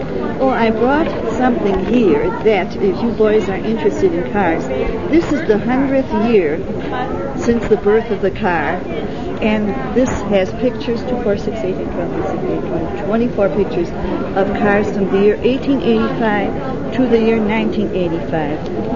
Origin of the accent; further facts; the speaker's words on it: Texas, United States; I hadn't lived up here very long. I'm originally from Texas.